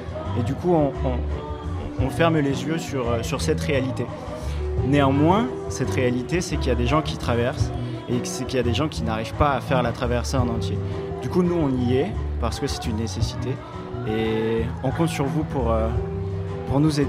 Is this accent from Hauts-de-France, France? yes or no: no; Grenoble, Auvergne-Rhône-Alpes, France; je travaille à Grenoble, je suis grenoblois.